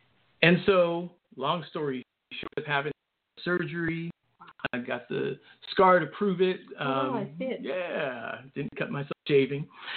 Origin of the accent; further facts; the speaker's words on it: San Francisco, California, United States; And, you know, just growing up in San Francisco, biculturally, had to struggle with identity, believe it or not.